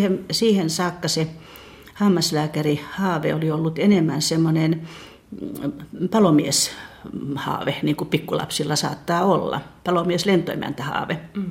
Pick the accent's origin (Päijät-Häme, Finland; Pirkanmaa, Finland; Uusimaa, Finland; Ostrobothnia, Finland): Ostrobothnia, Finland; Siis minä olen pohjalainen vain puoleksi, mutta olen asunut Pohjanmaalla aina.